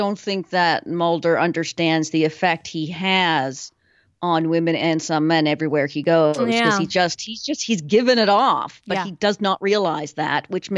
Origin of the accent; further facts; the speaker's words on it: Canada; I'm Canadian. I don't understand how languages work in America.